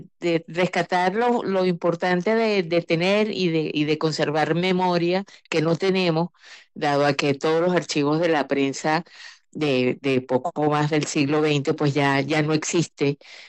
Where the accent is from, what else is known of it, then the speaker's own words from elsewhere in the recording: Venezuela; nuestra realidad de país, nuestra realidad como venezolano.